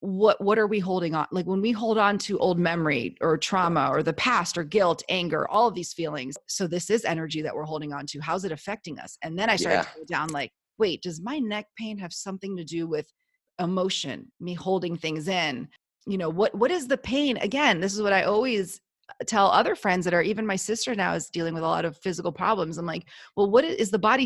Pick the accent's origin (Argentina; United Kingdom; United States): Argentina; I'm originally from Argentina.